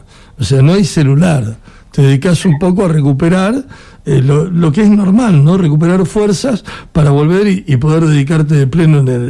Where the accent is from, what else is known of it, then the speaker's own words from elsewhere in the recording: Argentina; somos argentinos, nos pasa de que vivimos permanentemente cambios que son muy bruscos